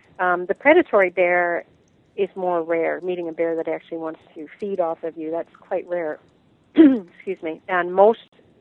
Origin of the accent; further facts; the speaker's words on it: Canada; because I'm Canadian, and when I do the speaking engagements here in Canada, every Canadian has a bear story. We have a lot of bears up here